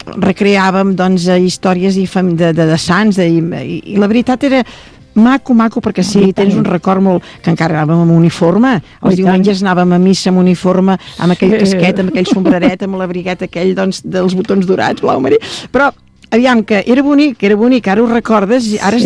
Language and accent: Catalan; Masquefa, Catalonia, Spain; jo sóc de Masquefa, i jo havia d'anar a col·legi de Sant Sadurní, i jo estava a Sant Sadurní amb una tieta meva